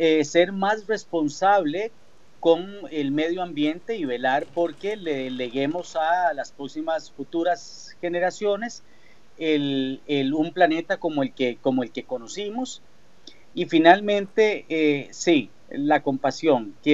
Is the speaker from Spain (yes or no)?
no; Costa Rica; me encontré que no había muchas alternativas en mi país, en Costa Rica.